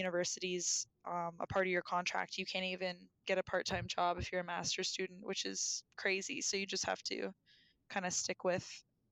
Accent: Canada; I don't think I had any application fees being a Canadian and paying for applying to master's schools or master's programs.

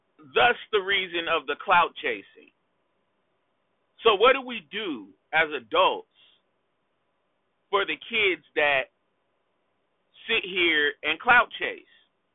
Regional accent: California, United States; also born or lived in Chicago, United States; I was born in the Chi, but I was raised in California. So Cali is all I know.

